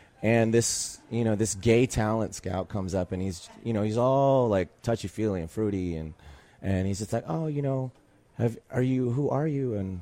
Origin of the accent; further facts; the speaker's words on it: Queens, New York, United States; born there; also born or lived in California; I was born in Queens, and I was kind of bicoastal by the time I was 10 because I had my mom's side of the family's all in California and my dad's side of the family's all in New York.